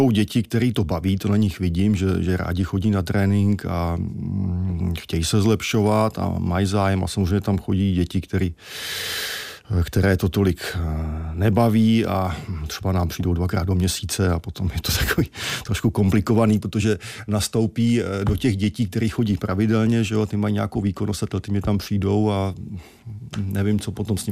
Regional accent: Orlické hory, Czechia; Já nevím, já jsem z Orlických hor

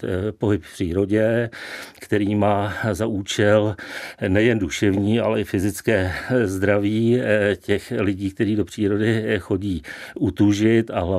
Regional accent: Prague, Czechia; Z Prahy. Já jsem čistokrevný Pražák.

